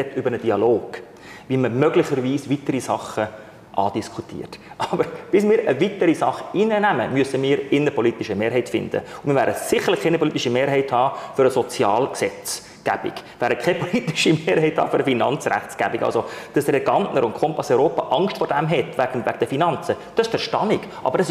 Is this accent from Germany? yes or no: no; Switzerland; Wir als Schweizer können doch nicht in Brüssel sagen, was sie machen sollen oder nicht.